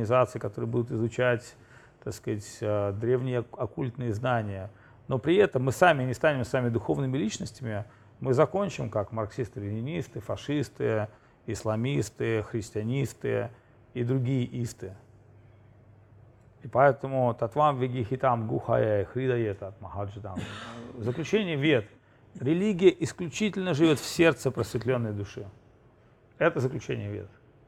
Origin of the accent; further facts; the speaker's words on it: Russia; Он мне такой, вы откуда? Я говорю, из Раши.